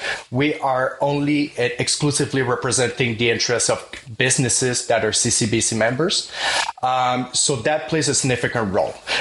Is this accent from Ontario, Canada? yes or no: no; Montreal, Quebec, Canada; accent: French; first language French; English is a second language; I'm originally from Montreal, Quebec, so I grew up speaking French, as you can hear